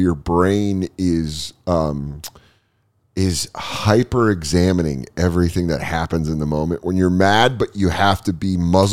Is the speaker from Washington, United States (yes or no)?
no; Colorado, United States; And I'm from Colorado. I've driven from Colorado to Arizona multiple times.